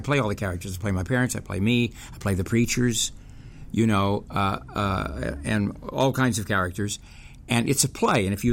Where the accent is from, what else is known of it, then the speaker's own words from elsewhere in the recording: Whittier, California, United States; also born or lived in Texas / Oklahoma; I was raised in the Nazarene Church in Texas and Southern California in Whittier, where Nixon was from. And I was born in Oklahoma. So I come from Okies, and I was raised in the Nazarene Church, which is evangelical.